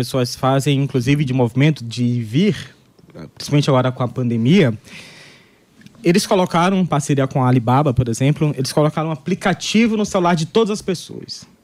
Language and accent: Portuguese; São Luís, Maranhão, Brazil; Na minha cidade natal, São Luís, eles tentaram construir um porto recentemente.